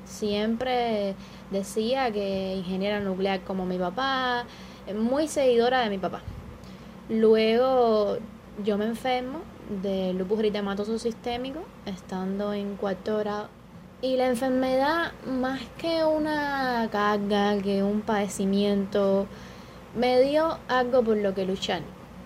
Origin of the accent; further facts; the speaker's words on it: Havana, Cuba; Desde que nací he vivido en La Habana, en Arroyo Naranjo, un barrio un poco apartado